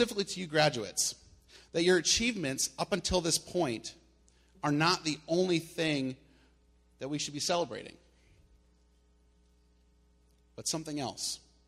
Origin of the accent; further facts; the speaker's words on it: South Dakota, United States; I'm used to back home in where I grew up in South Dakota, we had graduations on Saturday.